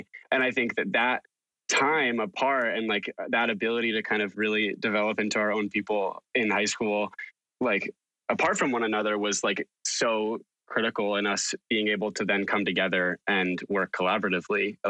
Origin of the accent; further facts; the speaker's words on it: Massachusetts, United States; I was, we grew up in Western Massachusetts.